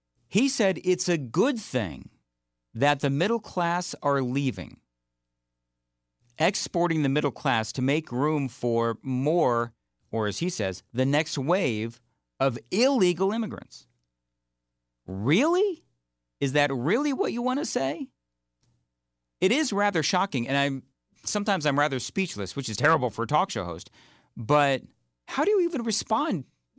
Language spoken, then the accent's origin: English; California, United States; And listen, I was in California, as again, born and raised in California. I spent my entire childhood, for the most part, and most of my, well, earlier now, but a lot of my adult life in California.